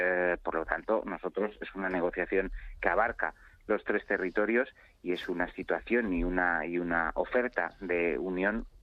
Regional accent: Madrid, Community of Madrid, Spain; Yo soy español, nacido en Madrid y criado en Madrid además, y vine a vivir a Cataluña y hice aquí mi familia y mi vida.

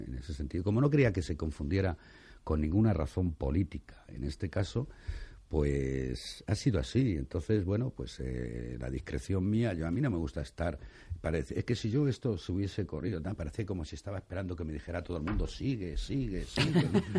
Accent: Madrid, Community of Madrid, Spain; soy madrileño y me he criado mucho, me he criado fundamentalmente entre lo que llamamos la prospe y la guinda, ¿eh? Sí, la guindalera y la prosperidad

